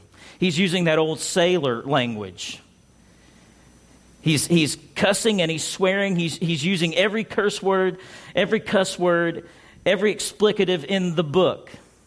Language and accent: English; the South, United States; It's like if I went to New York with my accent, it would be obvious to everyone there that I wasn't from there, but I was from the South, right?